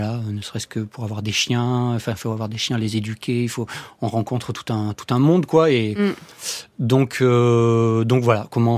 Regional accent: Pyrenees, France; moi, je viens des Pyrénées, mais pas du tout du milieu agricole.

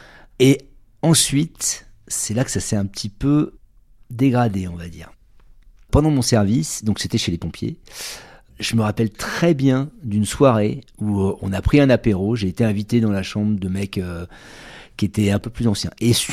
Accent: Bordeaux, Nouvelle-Aquitaine, France; je suis originaire de Bordeaux

